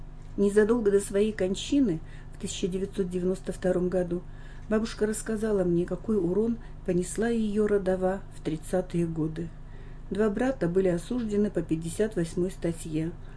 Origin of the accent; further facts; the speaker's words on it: Zabaykalsky Krai, Russia; Я коренная забайкалка. Родилась в середине прошлого века в небольшом пристанционном поселке на Манжурке. Воспитывалась в многодетной семье.